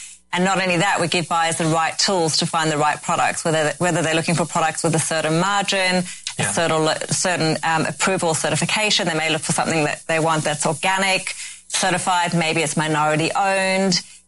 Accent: Sydney, New South Wales, Australia; also born or lived in South Africa / London

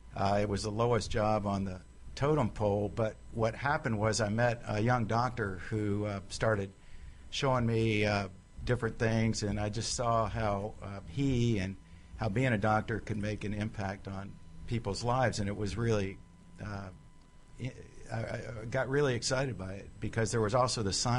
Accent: North Carolina, United States; I grew up in North Carolina, and I have to say my dream initially was to be a baseball player.

